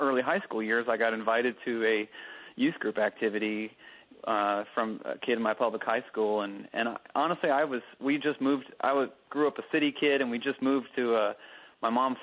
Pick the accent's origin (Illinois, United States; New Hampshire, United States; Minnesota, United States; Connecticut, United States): Connecticut, United States; My family, I'm from Connecticut. So in the Northeast, and we never set foot in a church for any reason.